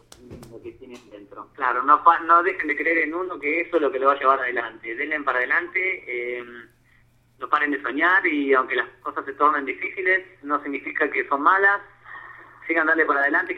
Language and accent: Spanish; Argentina; aceptar estar de vuelta en mi país me costó, pero porque es un antes y un después